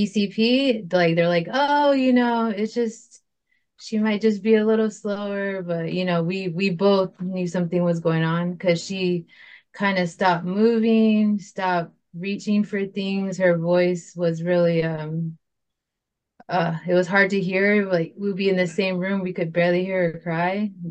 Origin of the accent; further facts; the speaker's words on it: Arizona, United States; I'm from the Salt River Indian community, and we are near Mesa and Scottsdale